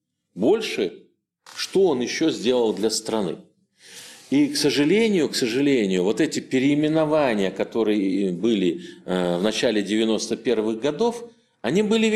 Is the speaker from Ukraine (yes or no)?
no; Siberia, Russia; now in Moscow, Russia; я из провинции ведь человек. Я тогда, это сейчас я москвич, а тогда я сибиряк